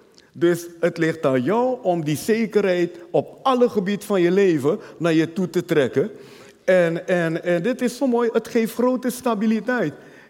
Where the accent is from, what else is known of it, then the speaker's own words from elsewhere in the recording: Nigeria; Dutch is a second language; now in Netherlands; ik kom uit Nigeria, mijn vader was arm, mijn moeder was arm